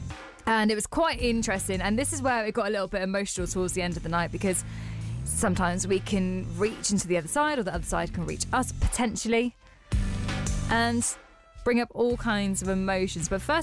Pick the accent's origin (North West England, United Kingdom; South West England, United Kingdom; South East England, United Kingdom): South West England, United Kingdom; Gloucester; And I said, oh, I'm from Gloucester.